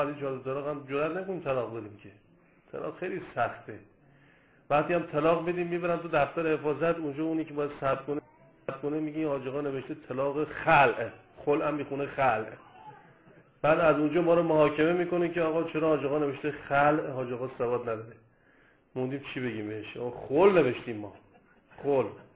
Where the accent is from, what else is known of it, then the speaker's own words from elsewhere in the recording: Iran; moved away as an adult; من 7 هفته قبل از ایران اومدم